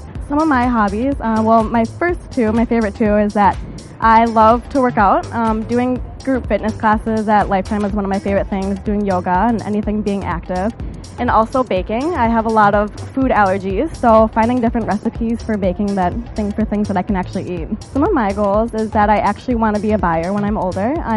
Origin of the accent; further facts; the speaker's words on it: Plymouth, Minnesota, United States; from Plymouth, and this is my rookie season.